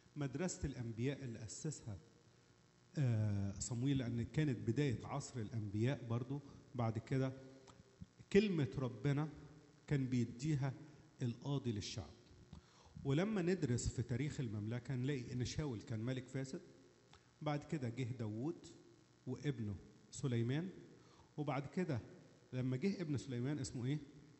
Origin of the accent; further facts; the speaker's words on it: Upper Egypt, Egypt; عندنا في الصعيد لما تبقى واحدة قعدت كذا سنة مش بتخلف